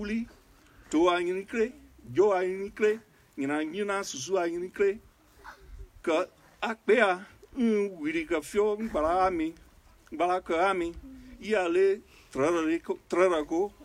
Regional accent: Liberia; moved away as an adult; I was born in Liberia to missionary parents. My father was a Bible translator in the Lutheran Church. I spent my first 18 years in Liberia growing up, and then came to the University of Idaho in 1978 for college.

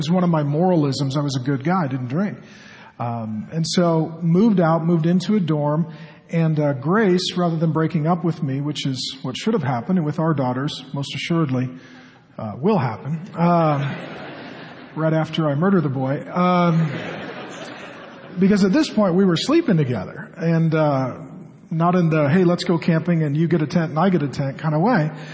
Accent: Seattle, Washington, United States; And so for me, I grew up in Seattle, and I was one of the few kids in my neighborhood who had a dad.

